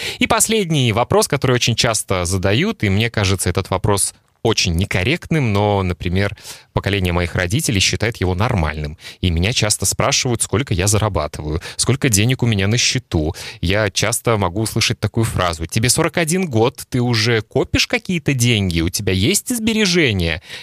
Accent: Russia; born there; И во мне тоже есть много русского и российского, потому что я родился в России.

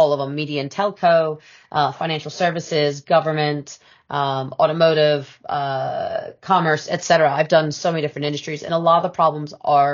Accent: United States; born there; So being an American by birth

